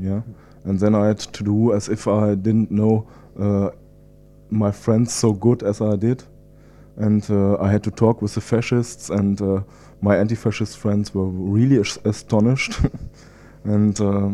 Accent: Gütersloh, North Rhine-Westphalia, Germany; English is a second language; And I come from Gütersloh, which is in the near of Bielefeld in North Rhine-Westphalia.

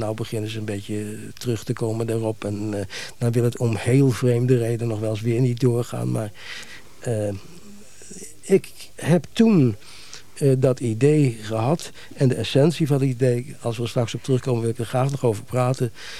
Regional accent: Amsterdam, North Holland, Netherlands; en ik ben een Amsterdammer

